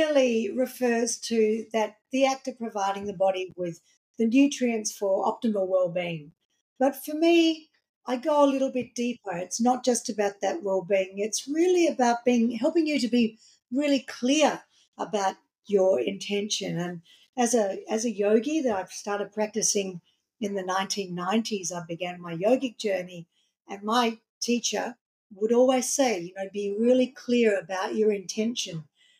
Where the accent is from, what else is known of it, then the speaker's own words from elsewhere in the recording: Melbourne, Victoria, Australia; I had grown up in the restaurant business in Australia, in my hometown of Melbourne in the 1970s and 80s.